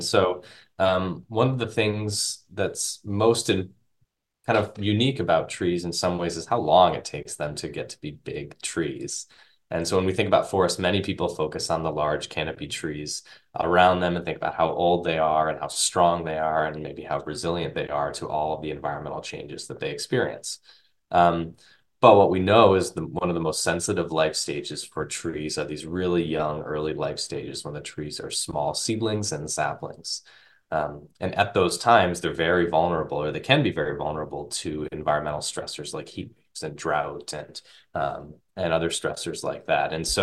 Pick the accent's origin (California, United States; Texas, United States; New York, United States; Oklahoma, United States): New York, United States; now in Orono, United States; And I'm born and raised in the Northeastern United States, originally from upstate New York